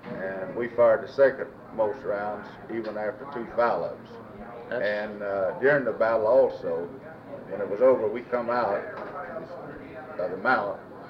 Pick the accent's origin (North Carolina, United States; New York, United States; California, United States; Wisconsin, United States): North Carolina, United States; Goldsboro; Well, the North Carolina, since I was born and raised around Goldsboro, being my home state